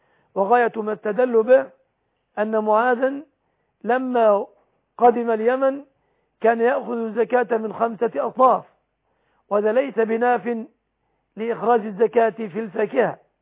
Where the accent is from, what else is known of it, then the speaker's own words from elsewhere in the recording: Egypt; وأسأل الله أن يحفظ بلادنا مصر آمنة مطمئنة